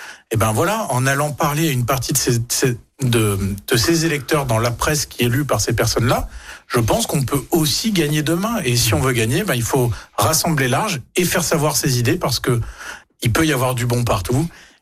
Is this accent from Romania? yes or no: yes; Romania; French is a second language; moi j'ai grandi en Roumanie.